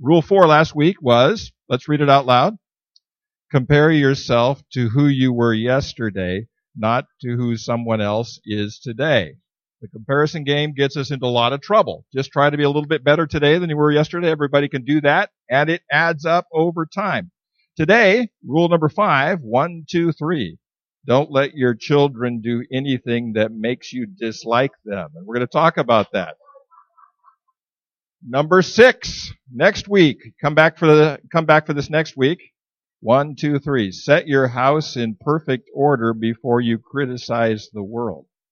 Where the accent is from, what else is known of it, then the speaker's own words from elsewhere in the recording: Minnesota, United States; Hockey is something I grew up with in Minnesota.